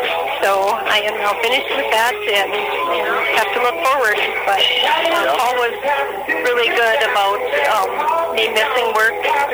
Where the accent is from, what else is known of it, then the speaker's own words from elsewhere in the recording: St. Leo, Minnesota, United States; No, I was born and raised in St. Leo, and I still live in St. Leo.